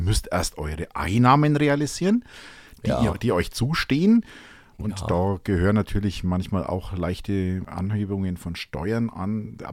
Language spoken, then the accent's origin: German; Hof, Bavaria, Germany; Ich komme aus Hof, ist 9 Monate Winter und 3 Monate kalt.